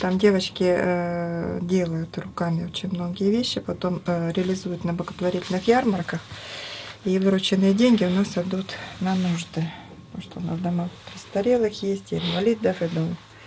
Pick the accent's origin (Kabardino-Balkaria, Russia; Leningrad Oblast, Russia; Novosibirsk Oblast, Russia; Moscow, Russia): Novosibirsk Oblast, Russia; Novosibirsk; Да, я из Новосибирска.